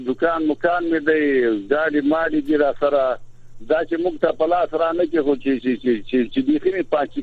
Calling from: Azad Kashmir, Pakistan; د پاکستان د کشمیر نه مې تماس نیولای دی

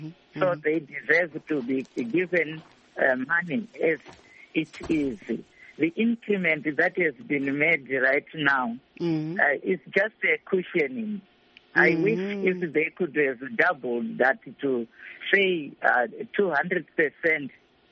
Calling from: Chimanimani, Manicaland, Zimbabwe; That's Chimanimani.

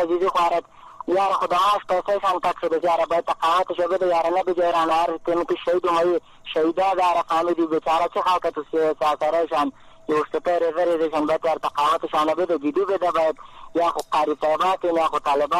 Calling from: Jalalabad, Nangarhar, Afghanistan; از جلال آباد هستم، از انگرار.

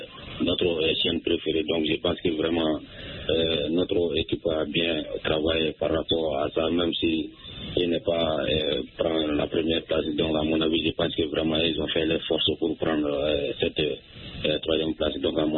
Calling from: Sonigini, Mali; je vous appelle depuis dans mon village natal à Sonigini.

